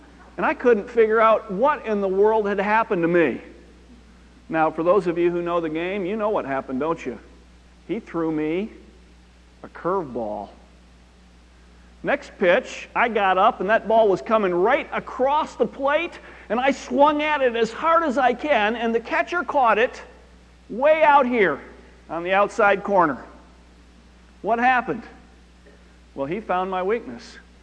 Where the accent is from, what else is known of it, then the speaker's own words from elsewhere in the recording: Midwest, United States; growing up in the Midwest, when the boys were little, they played fast pitch softball.